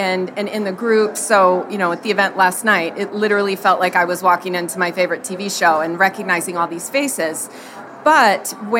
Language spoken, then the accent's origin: English; Annapolis, Maryland, United States; So I'm from Annapolis, Maryland